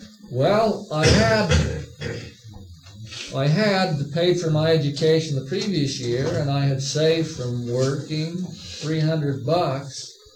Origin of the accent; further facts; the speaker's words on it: Ogden, Utah, United States; And at that point in my life, I thought, boy, Ogden's my hometown. It's a beautiful, wonderful place.